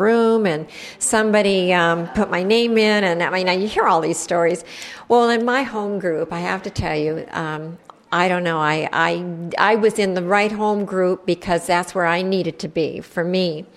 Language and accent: English; Washington, United States